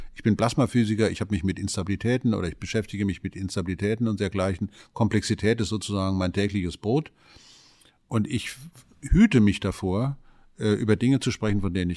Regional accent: Hesse, Germany; Also ich komme aus Oberhessen

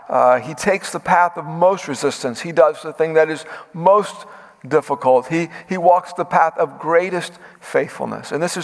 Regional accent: Corpus Christi, Texas, United States; Often when I'm in my hometown of Corpus Christi, I chauffeur my parents around. My mom doesn't drive. My dad's 86, and so he's very content to let me drive.

